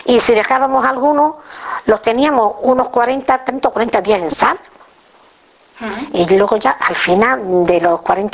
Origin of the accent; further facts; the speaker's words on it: Olivenza, Extremadura, Spain; De Olivenza. Mi marido también. Somos todos de Olivenza.